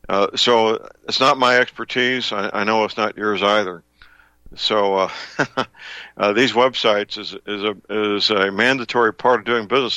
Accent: St. Louis, Missouri, United States; Dr. Leonard Wilbert is a chiropractic physician living and working in my hometown, St. Louis, Missouri.

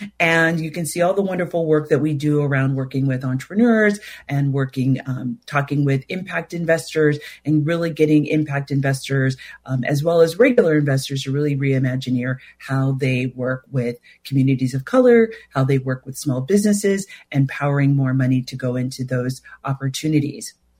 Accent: Hollywood, California, United States; I'm originally from Hollywood, California. Yes, the actual Hollywood. It's a place. People live there. People grew up there. And that's where I'm from. I grew up poor.

